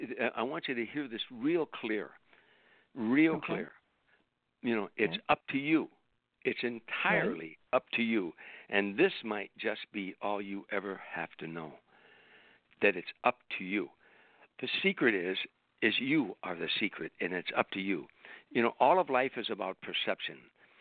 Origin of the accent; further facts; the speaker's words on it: Harvey, Illinois, United States; See, where I grew up in Harvey, and I grew up, as you know, I grew up in a predominantly black area because we were so poor.